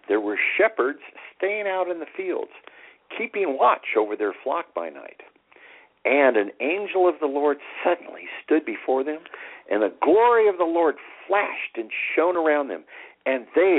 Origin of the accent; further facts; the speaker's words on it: California, United States; born there; since I was born in California, that type of a census today, I'd have had to travel from Texas all the way back to California just to be officially counted